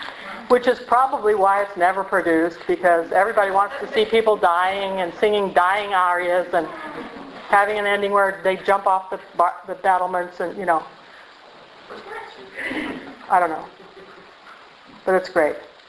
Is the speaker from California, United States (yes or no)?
yes; Bakersfield, California, United States; And we grew up in Bakersfield.